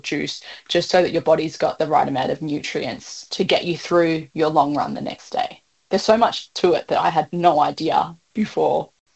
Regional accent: Melbourne, Victoria, Australia; I'm from Melbourne, so I live in a city

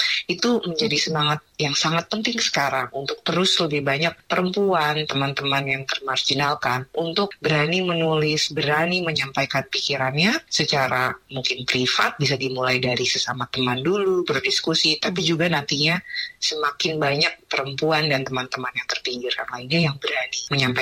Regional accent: Indonesia; karena saya dibesarkan di Indonesia

